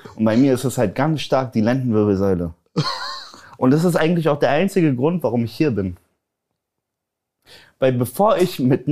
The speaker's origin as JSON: {"language": "German", "country": "Poland", "said": "Weil bei uns, guck mal, ich bin ja Pole, ich weiß nicht, ob das viele wissen."}